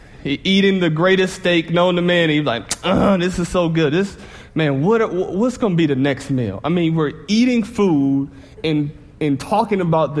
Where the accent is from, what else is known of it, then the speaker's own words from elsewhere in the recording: Detroit, Michigan, United States; now in Texas, United States; and I say we because I'm part of the Texas culture, even though I'm from Detroit.